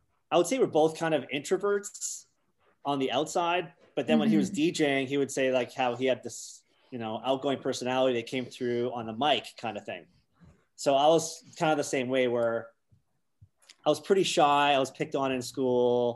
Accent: Canada; born there; English is a second language; I was born here, but I lived overseas like when I was young. So when we moved back, I couldn't speak English, and there's lots of stories about that.

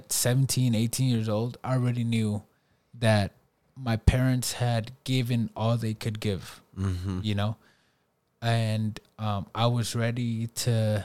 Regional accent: California, United States; And as a Hispanic, as a Latin American, growing up in the West Coast, California, that does a lot of things to you, right?

